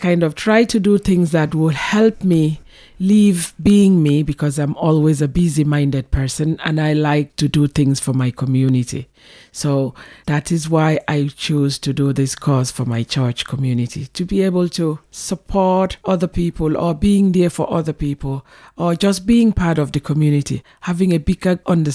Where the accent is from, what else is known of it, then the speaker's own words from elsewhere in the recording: Akwa Ibom, Nigeria; Nigeria, in the southern part of Nigeria, in a state called Akwa Ibom.